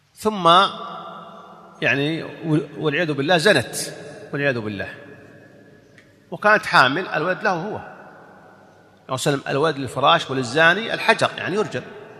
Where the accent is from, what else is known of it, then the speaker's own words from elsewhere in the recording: Saudi Arabia; توفي عندنا في السعودية